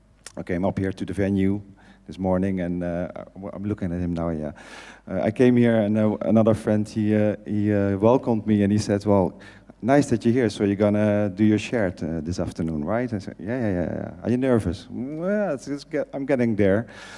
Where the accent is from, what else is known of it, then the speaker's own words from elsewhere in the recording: Netherlands; I'm an addict from the Netherlands.